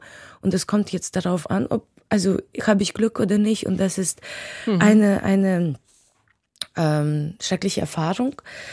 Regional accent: Ukraine; German is a second language; Ich war auch in meiner Heimatstadt Tscherkiw. Das ist eine wirklich kleine Stadt.

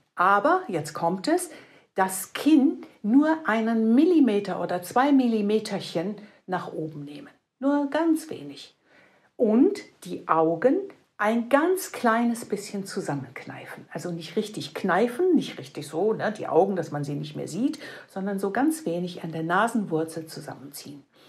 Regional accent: Rhineland, Germany; Ich komme aus dem Rheinland, ja. Mir bleibt gar nichts anderes übrig.

